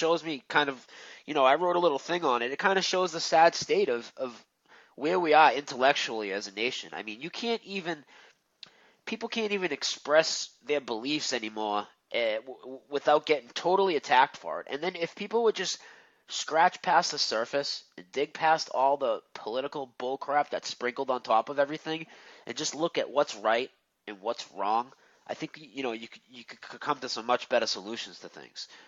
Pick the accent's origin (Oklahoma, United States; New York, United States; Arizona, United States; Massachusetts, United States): Massachusetts, United States; Boston; because I'm from Boston, so I've heard it all, all right?